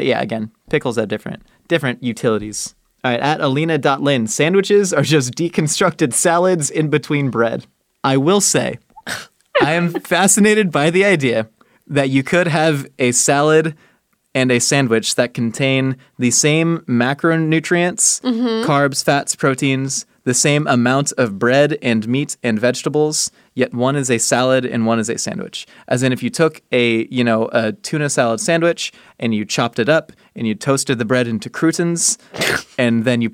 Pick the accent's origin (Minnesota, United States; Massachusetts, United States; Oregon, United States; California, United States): California, United States; growing up in Orange County, so many times you heard the phrase, I'm being healthy, I'm ordering a salad.